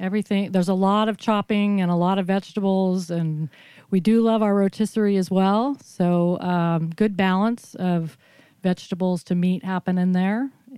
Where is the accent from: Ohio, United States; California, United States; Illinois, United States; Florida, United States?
California, United States; Cambria; also born or lived in Los Angeles; So I grew up in Cambria, pretty much from L.A., but in the 70s, we moved to Cambria because my parents bought a restaurant.